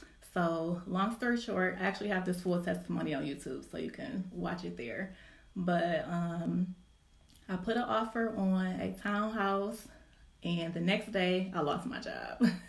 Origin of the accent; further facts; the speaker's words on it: Detroit, Michigan, United States; also born or lived in Chicago; now in Atlanta, United States; So I'm originally from Detroit. I moved to Chicago right after grad school, lived in Chicago for 5 years.